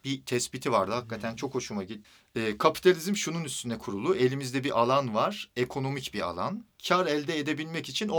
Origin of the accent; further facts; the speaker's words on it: Harran, Şanlıurfa, Turkey; Ya ben Anadolu'dan gelmiş gariban bir köleyim. Hani onlar sendikalı ben Harranlıyım yani başka bir şey değil yani.